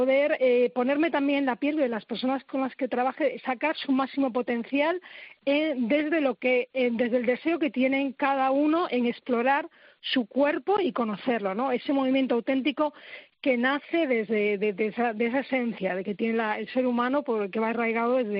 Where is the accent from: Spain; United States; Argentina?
Spain; Galicia; en gallego concretamente, que yo soy de Galicia